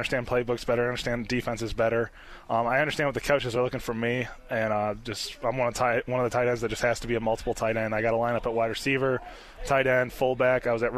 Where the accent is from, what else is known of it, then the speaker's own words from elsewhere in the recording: Chicago, Illinois, United States; I'm from Chicago, so they were playing the Cubs.